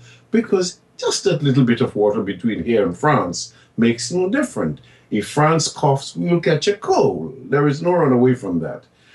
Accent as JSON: {"language": "English", "region": "London", "country": "United Kingdom", "said": "Where are you from? He said. I said, London."}